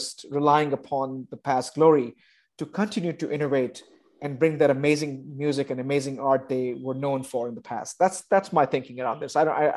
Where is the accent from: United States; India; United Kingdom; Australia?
India; I grew up in India at the time.